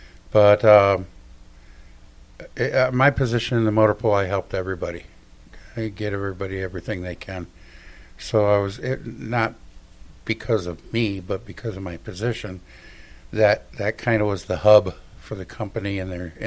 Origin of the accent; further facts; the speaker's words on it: Cedar Springs, United States; So I grew up in Cedar Springs, rural house and good upbringing